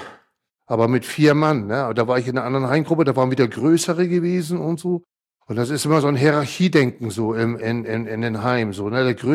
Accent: Hamburg, Germany; born there; Bin ja 1966 geboren in Hamburg.

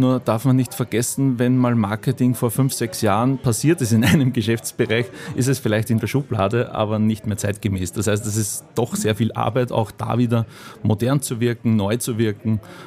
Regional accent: Austria; ich komme aus Österreich

